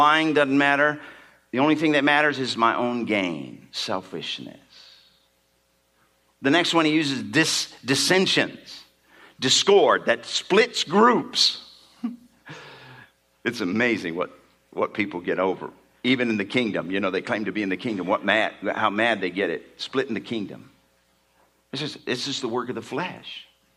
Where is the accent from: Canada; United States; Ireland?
Ireland; I'm Irish.